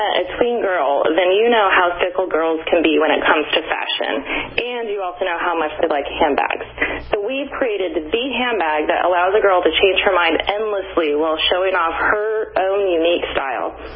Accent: Santa Barbara, California, United States; now in England, United Kingdom; I grew up in California, Santa Barbara, actually. Went to USC, and that's actually where I met my business partner.

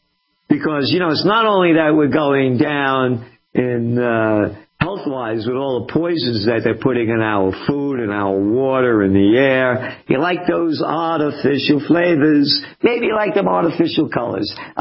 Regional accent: Bronx, New York, United States; Bronx, I grew up right near the Bronx Zoo.

